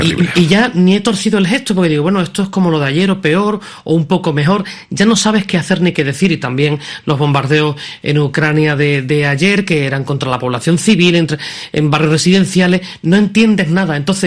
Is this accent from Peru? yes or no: no; Nerva, Andalusia, Spain; el conservatorio de Nerva, que todavía era incipiente, el de mi pueblo